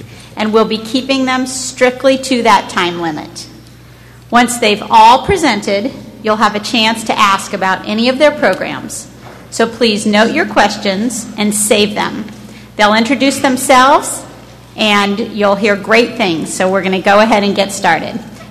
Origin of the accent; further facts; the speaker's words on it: Denver, Colorado, United States; from Denver